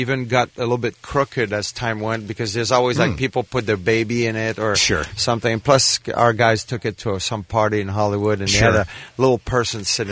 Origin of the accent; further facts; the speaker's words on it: Montreal, Quebec, Canada; growing up in Montreal